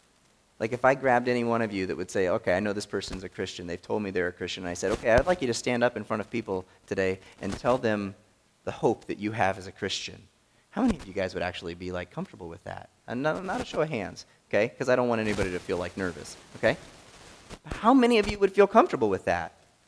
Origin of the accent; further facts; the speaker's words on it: West Virginia, United States; I grew up in West Virginia.